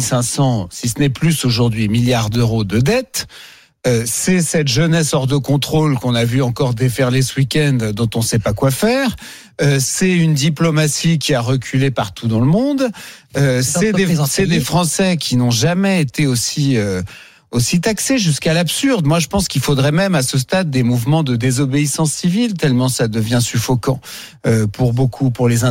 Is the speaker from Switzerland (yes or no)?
no; France; un état de notre histoire collective en tant que Français